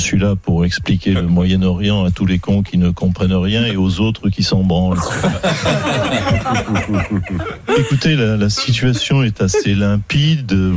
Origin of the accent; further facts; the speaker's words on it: Nice, Provence-Alpes-Côte d'Azur, France; Puisque je suis originaire de Nice